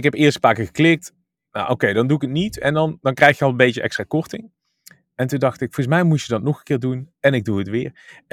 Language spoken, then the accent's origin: Dutch; Netherlands; we zijn toch Nederlanders onder elkaar